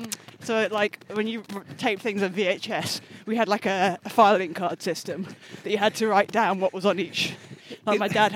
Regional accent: Putney, London, United Kingdom; So I grew up in Putney

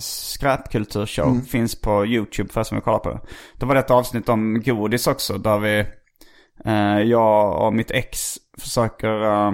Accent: Gothenburg, Västra Götaland County, Sweden; Nej! Jag är göteborgare!

